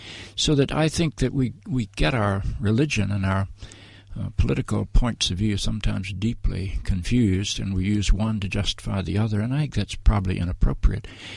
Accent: North Carolina, United States; But let me say that I grew up in the Bible Belt of North Carolina, I attended an Anglican church.

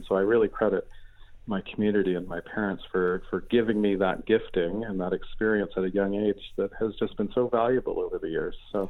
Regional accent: Canada; now in United Kingdom; Yes, I'm a Canadian. I'm grew up in rural Canada in a beautiful setting in the shadow of the Rocky Mountains. And it was a wonderful way to be able to grow up as part of a farm family.

